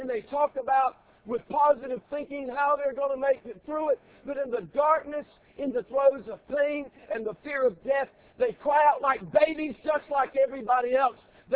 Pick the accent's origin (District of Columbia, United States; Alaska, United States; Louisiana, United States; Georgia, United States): Georgia, United States; my home state, Georgia, was a penal colony.